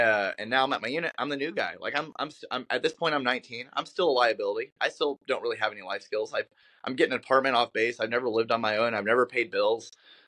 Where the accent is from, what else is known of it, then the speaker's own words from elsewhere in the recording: Las Vegas, Nevada, United States; I grew up in Las Vegas, Nevada, big school, 2,500 people.